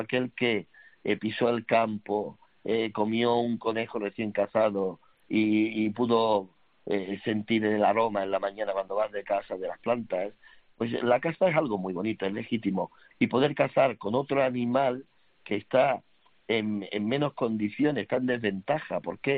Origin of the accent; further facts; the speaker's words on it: Cádiz, Andalusia, Spain; now in Rome, Italy; yo soy de Cádiz.